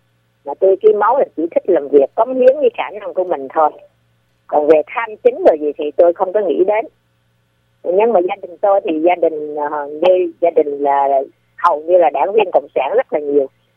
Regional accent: Phú Yên, Vietnam; Dạ, ở Phú Yên. Quê tôi là ở Phú Yên.

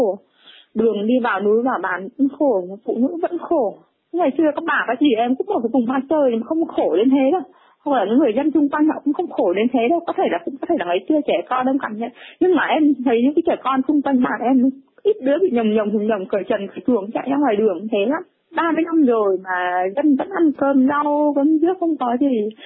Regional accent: Hanoi, Vietnam; Em sinh ra lớn lên ở Hà Nội, nhưng mà quê Cao Bằng, quê em Cao Bằng ở trong núi thôi nhá.

